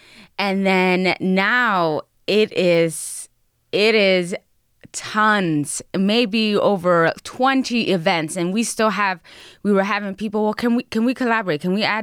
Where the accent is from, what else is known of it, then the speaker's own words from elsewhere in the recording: Buffalo, New York, United States; first language Spanish; English is a second language; So I grew up on the west side of Buffalo, and my first language was Spanish.